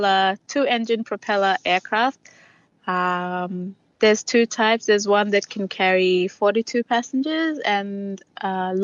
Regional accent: Vanuatu; I am from Vanuatu and I am a female pilot.

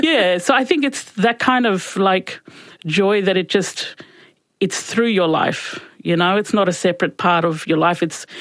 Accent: Cairns, Queensland, Australia; I grew up in Cairns and I love Cairns, but at the end of high school, you just want to leave because you want to go somewhere bigger.

